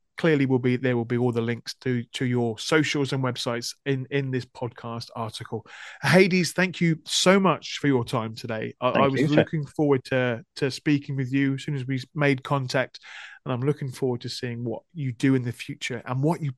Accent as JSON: {"language": "English", "town": "Portsmouth", "region": "South East England", "country": "United Kingdom", "said": "the fact that I'm from Portsmouth, so there's literally zero commute time for me. It is 10 minutes down the road."}